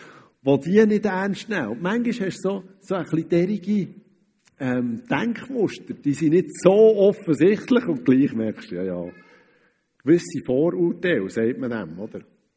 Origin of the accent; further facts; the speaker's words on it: Switzerland; Weil vielleicht gerade als Schweizer, oder?